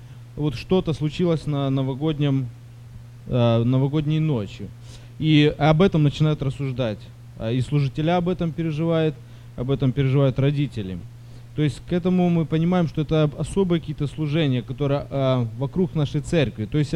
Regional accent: Florida, United States; я из Флориды, там несу служение.

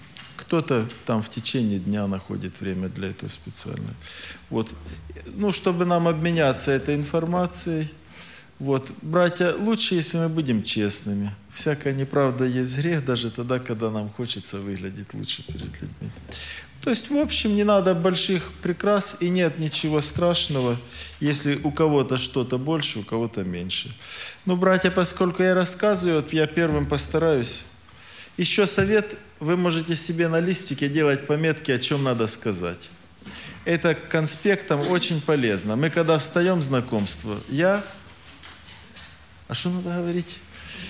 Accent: Timashevsk, Krasnodar Krai, Russia; из Тимошевска.

